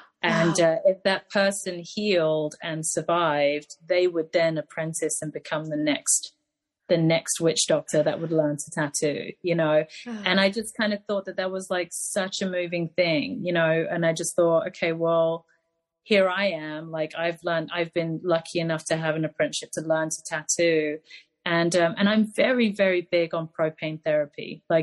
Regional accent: England, United Kingdom; also just kind of growing up where I grew up in England

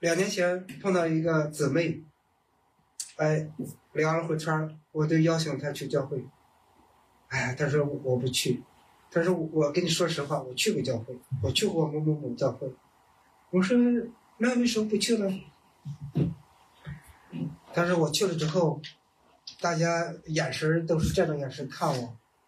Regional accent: Shandong, China; 我们老家山东人叫插舌头

